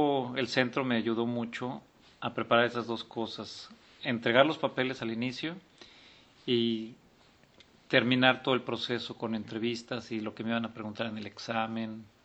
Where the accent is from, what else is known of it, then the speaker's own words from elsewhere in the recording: Mexico; En las cosas que me protege la ley, soy mexicano, pero en las cosas que me obliga la ley, también debo ser mexicano.